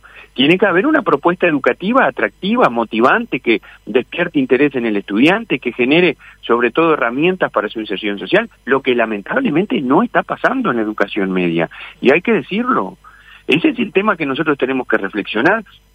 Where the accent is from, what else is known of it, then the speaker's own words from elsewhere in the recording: Tacuarembó, Uruguay; les voy a decir que yo cuando era chico en Tacuarembó